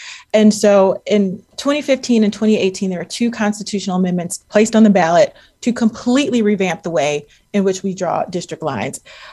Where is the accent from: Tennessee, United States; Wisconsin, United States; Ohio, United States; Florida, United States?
Ohio, United States; Akron; I think about my hometown, the city of Akron, where Sojourner Truth gave the speech, "Ain't I a Woman?"